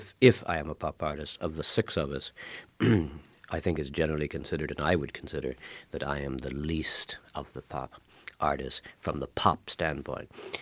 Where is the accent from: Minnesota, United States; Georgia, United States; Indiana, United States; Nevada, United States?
Indiana, United States; Smith, the sculptor, is from Indiana, and I'm from Indiana, and there's about six of us.